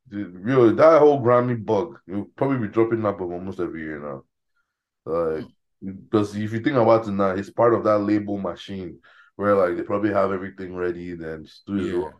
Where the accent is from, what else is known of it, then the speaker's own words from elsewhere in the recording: Nigeria; I remember both of them growing up in Nigeria.